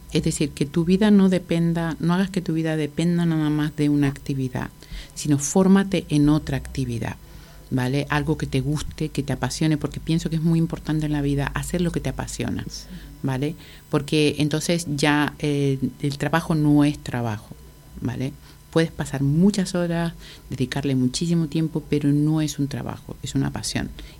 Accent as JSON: {"language": "Spanish", "region": "Canary Islands", "country": "Spain", "tie": "born or raised there", "said": "sobre todo yo crecí en Islas Canarias."}